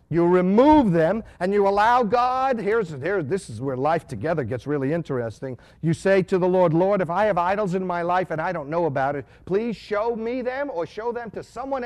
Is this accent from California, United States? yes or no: no; New York City, New York, United States; We grew up in New York City, you have to understand.